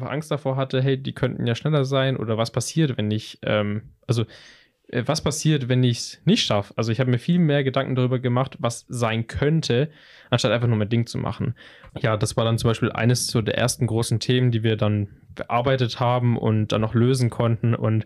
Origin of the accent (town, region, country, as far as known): Pleidelsheim, Baden-Württemberg, Germany; born or raised there